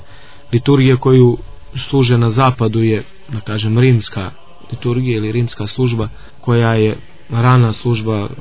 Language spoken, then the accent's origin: Serbian; Montenegro; kod nas u Crnoj Gori